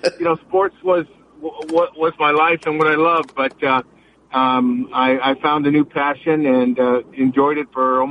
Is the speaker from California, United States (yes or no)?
yes; Los Angeles, California, United States; In the Los Angeles area.